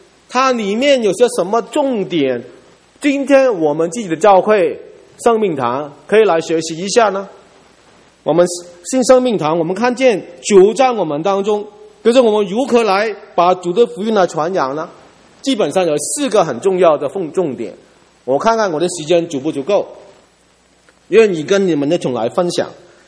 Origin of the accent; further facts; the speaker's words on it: Hong Kong; Chinese is a second language; now in Toronto, Canada; 我的普通话是在这几年才学的，基本上我是香港人，我的英语也 OK 呢